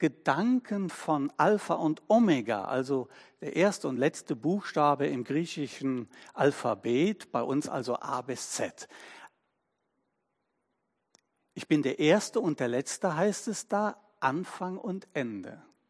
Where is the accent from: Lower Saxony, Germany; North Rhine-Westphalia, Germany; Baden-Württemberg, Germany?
North Rhine-Westphalia, Germany; Cologne; born there; Und ich bin in Köln geboren